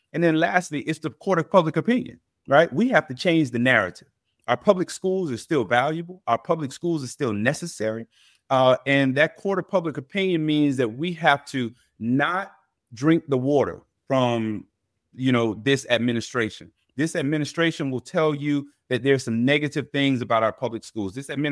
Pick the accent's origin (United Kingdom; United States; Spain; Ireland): United States; Florida; Well, listen, I'm from Florida.